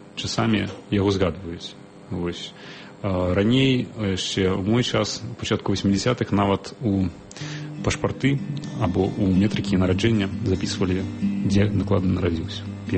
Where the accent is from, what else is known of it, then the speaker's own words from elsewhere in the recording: Zadnye, Vitebsk Region, Belarus; born there; Я нарадзіўся ў вёсцы на Талачынчыне Віцебскай области. Вёска называецца Задньо, з такой дзіўнай назвай, але вёска зараз так называецца. Раней яна складалася з двух частак, адна з которых называлася Пьямонт. Вось, менавіта ў гэтай частцы вёскі я нарадзіўся.